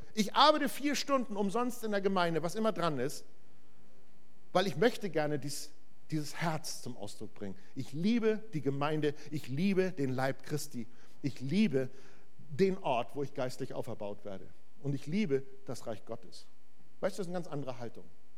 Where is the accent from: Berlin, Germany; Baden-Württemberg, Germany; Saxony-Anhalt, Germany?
Saxony-Anhalt, Germany; Magdeburg; Ich komme aus Ostdeutschland, ich komme aus Magdeburg.